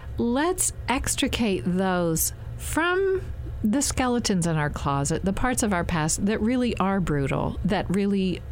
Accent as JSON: {"language": "English", "region": "the South", "country": "United States", "said": "when I say I'm a Southerner, I'm embracing plenty of things that outsiders might still make fun of, like the moonshine in the mason jar."}